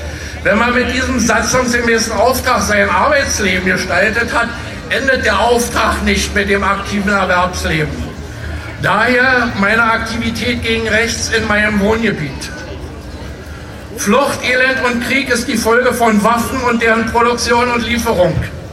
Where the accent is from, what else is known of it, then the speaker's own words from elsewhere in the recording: Berlin, Germany; Aber ich komme aus der Hufeisensiedlung in Britz